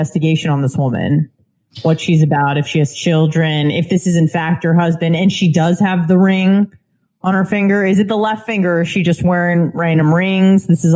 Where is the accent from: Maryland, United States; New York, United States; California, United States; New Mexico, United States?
California, United States; Yes, I'm from Southern California.